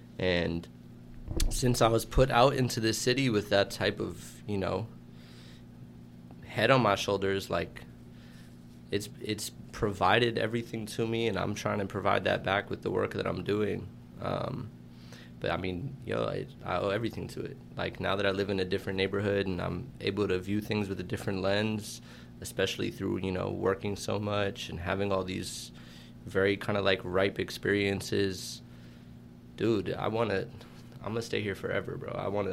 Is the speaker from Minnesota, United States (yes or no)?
no; New York City, New York, United States; I grew up in Central Park and in Riverside Park. Those areas I know like the back of my hand.